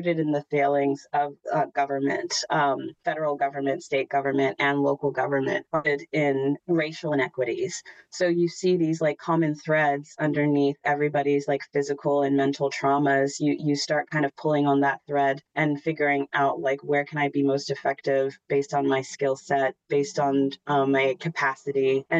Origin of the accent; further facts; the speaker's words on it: Maine, United States; I grew up in Maine, but not until I was in this role, because I've always primarily lived rurally.